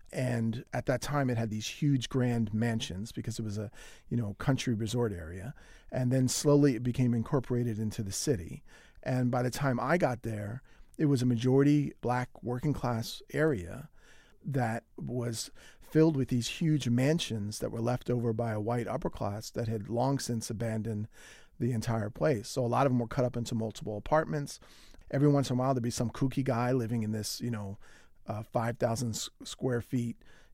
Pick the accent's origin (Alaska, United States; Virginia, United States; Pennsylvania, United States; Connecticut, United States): Pennsylvania, United States; Philadelphia; accent: Philly; But I also speak, you know, the way my father speaks when I'm at his house. And that's as an Irish-American in Philly.